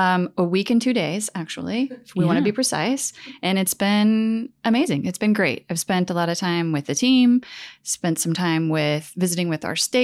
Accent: Fort Wayne, Indiana, United States; Well, I am originally from Fort Wayne. So I grew up in a suburb in Northeast Indiana

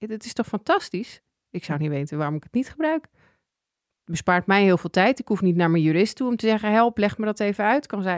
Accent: Netherlands; Dat wij als Nederlanders denken van, oh, wat overdreven.

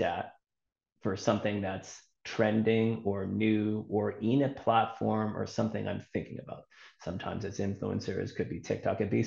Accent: Massachusetts, United States; now in Carlisle, United States; I'm not living there right now. I live in a town called Carlisle, Massachusetts

